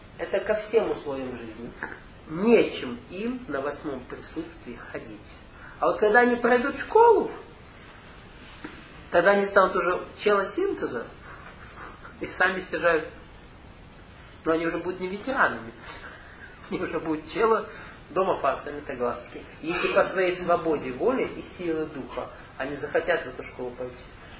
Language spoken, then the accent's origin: Russian; Russia; Я россиянин.